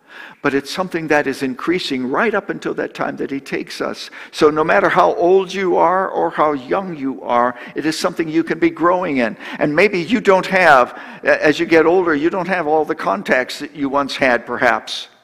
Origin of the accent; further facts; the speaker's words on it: Florida, United States; You know, I grew up in Florida for part of my childhood.